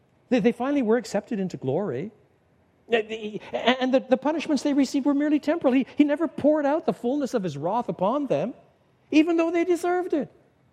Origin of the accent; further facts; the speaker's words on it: Canada; I was brought up in a generation, I was brought up in Canada